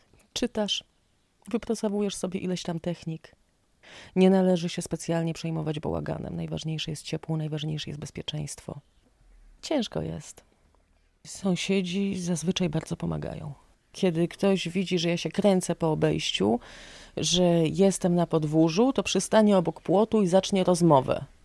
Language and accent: Polish; Gdańsk, Pomeranian Voivodeship, Poland; tutaj przyjechałam po raz pierwszy, jak miałam 12 lat. Ja po raz pierwszy tutaj byłam u siebie. W Gdańsku, w którym się urodziłam i wychowałam, nigdy nie byłam u siebie.